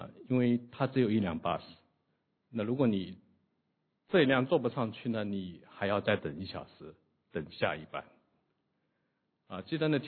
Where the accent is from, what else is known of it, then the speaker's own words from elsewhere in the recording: China; born there; 我是在新中国出生。